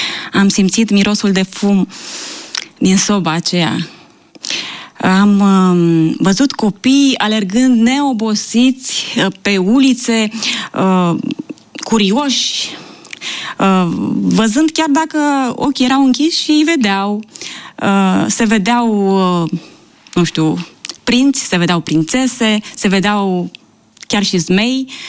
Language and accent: Romanian; Slănic, Prahova, Romania; also born or lived in Ploiești; M-am născut în Ploiești, am copilărit în Slănic, Vărbilău, o comună de lângă Slănic.